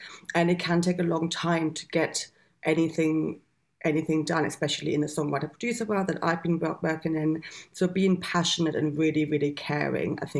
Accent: Germany; English is a second language; moved away as an adult; now in United Kingdom; I'm actually from Germany, so I moved over here 20 years ago now, initially for like 6 months and ended up staying.

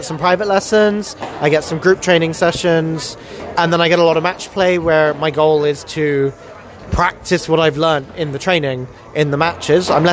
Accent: Spain; I grew up in Spain

